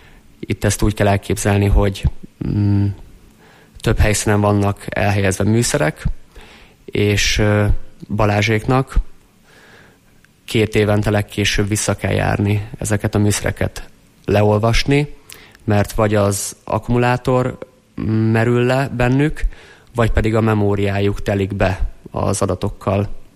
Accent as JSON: {"language": "Hungarian", "country": "Hungary"}